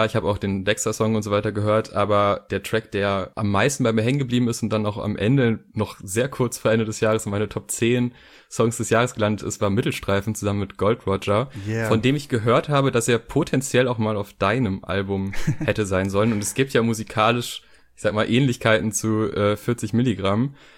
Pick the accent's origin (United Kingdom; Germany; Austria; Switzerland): Germany; North Rhine-Westphalia; ich bin auch aus NRW, deswegen, es ist natürlich nicht der Ruhrpott